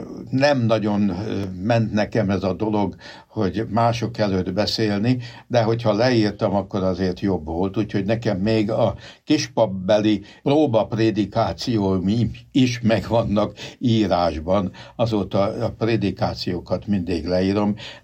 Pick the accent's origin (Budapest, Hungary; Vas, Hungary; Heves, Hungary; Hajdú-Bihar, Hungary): Budapest, Hungary; Én a bazilikában nőttem föl, a budapesti bazilikában, és 5 éves korom fogva ott minisztráltam egészen a gimnazista koromig.